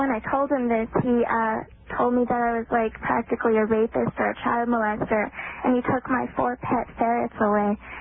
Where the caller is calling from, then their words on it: New Mexico, United States; New Mexico.